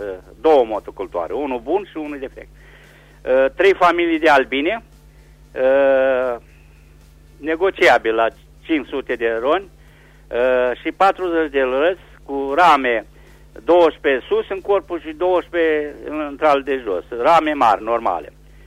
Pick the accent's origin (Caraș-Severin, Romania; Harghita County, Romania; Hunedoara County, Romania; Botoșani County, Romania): Caraș-Severin, Romania; Reșița; Sunt din Reșița.